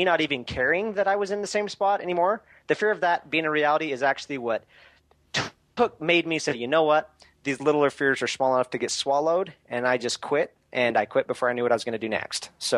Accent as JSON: {"language": "English", "region": "Utah", "country": "United States", "tie": "born or raised there", "said": "I mean, I found out later that Russell was actually like my neighbor growing up in Utah. We lived close, but we ran in different circles."}